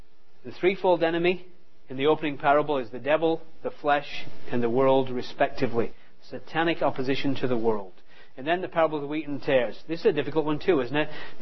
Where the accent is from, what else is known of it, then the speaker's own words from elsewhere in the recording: England, United Kingdom; moved away as an adult; now in United States; We came over from England to New Tribes in Wisconsin and we came with two suitcases each.